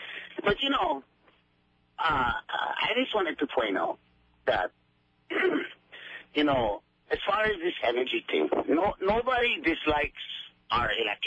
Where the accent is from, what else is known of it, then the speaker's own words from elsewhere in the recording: Kapahi, Hawaii, United States; I am from Kapahi. My auntie Gay's lost it. I was born and raised in, had a ditch in the front yard parallel to Ka'apuni Road.